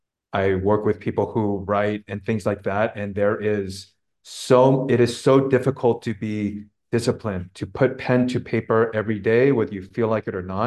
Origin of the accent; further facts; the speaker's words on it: California, United States; you and I grew up in the Bay Area